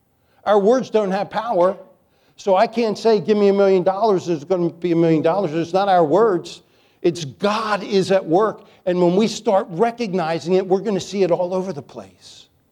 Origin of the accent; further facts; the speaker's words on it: Chesapeake Bay, United States; Except I grew up on the Chesapeake Bay, and they take the biblical expression, red at night, sailor's delight, red in morning, sailor's warning.